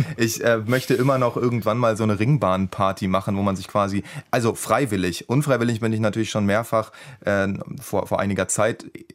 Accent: Berlin, Germany; born there; Ich bin auch gebürtiger Berliner.

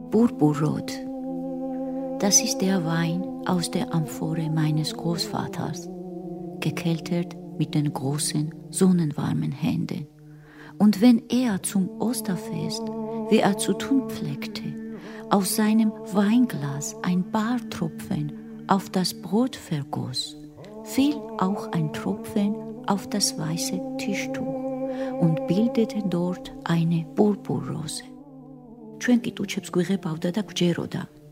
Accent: Kakheti, Georgia; German is a second language; ich habe sehr viele Gedichte über meine Kindheit, über Kachetien, was typisch georgisch ist. Wir hatten Weinberge.

